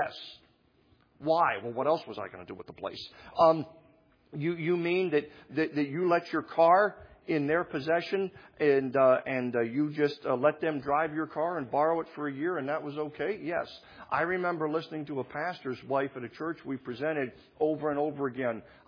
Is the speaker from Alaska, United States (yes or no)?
yes; Alaska, United States; I was born and raised in Alaska.